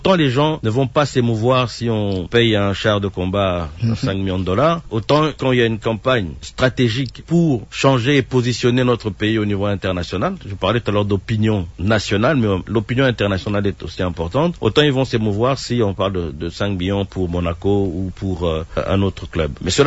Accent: DR Congo; en tant que Congolais

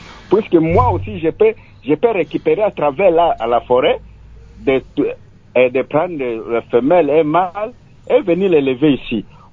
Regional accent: Bandundu, Kwilu, DR Congo; moi je suis de Bandundouville.

